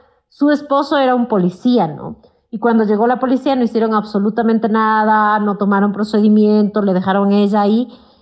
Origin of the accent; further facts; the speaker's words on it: Ecuador; En mi país, el Ecuador